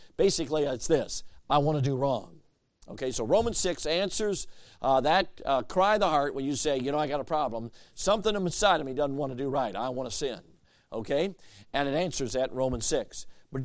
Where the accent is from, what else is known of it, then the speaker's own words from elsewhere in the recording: Chicago, Illinois, United States; I grew up in Chicago, so please forgive me. All of my professional sports loyalties are with Chicago.